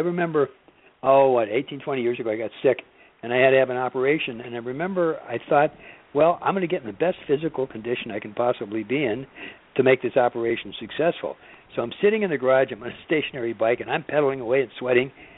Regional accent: Los Angeles, California, United States; I was in California, and I was brought up in Los Angeles

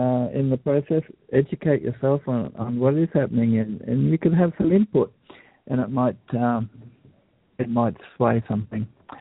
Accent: Australia; As an Australian, I know what that's all about.

